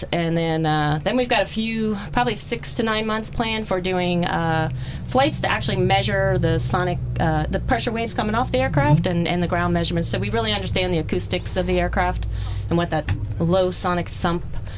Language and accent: English; Philadelphia, Pennsylvania, United States; Oh, I'm from Philly.